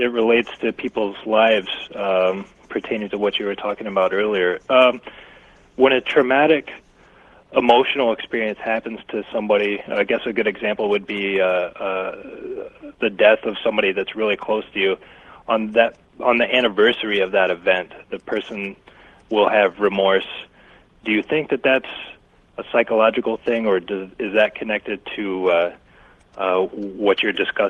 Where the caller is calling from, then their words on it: Minneapolis, Minnesota, United States; I'm calling from Minneapolis.